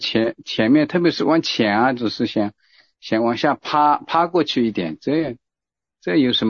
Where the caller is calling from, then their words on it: Wenzhou, Zhejiang, China; 我是温州这边的